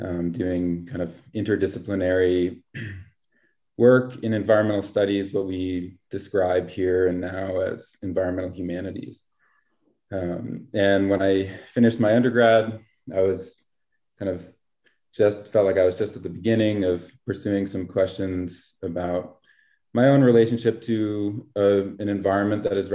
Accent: New Hampshire, United States; Yeah, I'm from, I grew up in New Hampshire

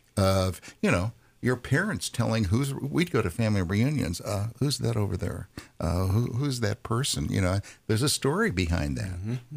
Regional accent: Indiana, United States; Yeah, you know, I grew up in Indiana. Come on, a hill was, you know, I mean, our mountains were 300 feet high

